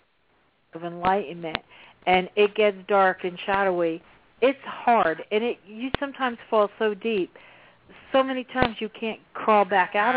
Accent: New Jersey, United States; You know, I grew up in New Jersey. I know Valley Forge.

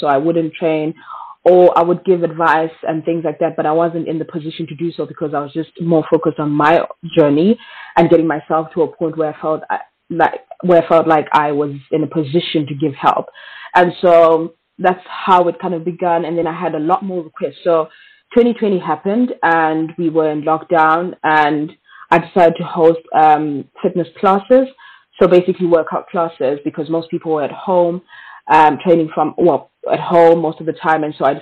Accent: Bulawayo, Zimbabwe; now in South Africa; I actually was born and raised in Bulawayo, Zimbabwe, although I have roots in South Africa and currently living in South Africa. I come from a very traditional family.

